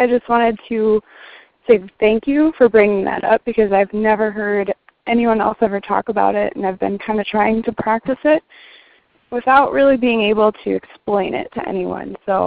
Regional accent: South Dakota, United States; I'm in a small town in South Dakota, and I'm about to cry right now, but I won't. And it's my hometown

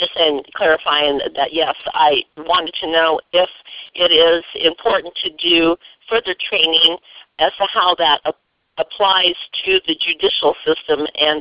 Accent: Ohio, United States; I'm from Ohio

